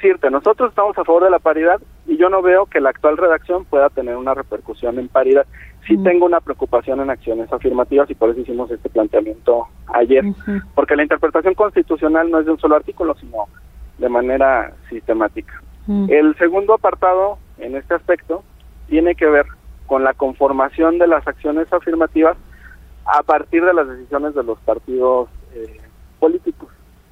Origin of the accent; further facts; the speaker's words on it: Jalisco, Mexico; Yo soy de Jalisco. Mi entidad se caracteriza por tener una población migrante importante, están cerca de 2 millones de jaliscienses que viven en el exterior.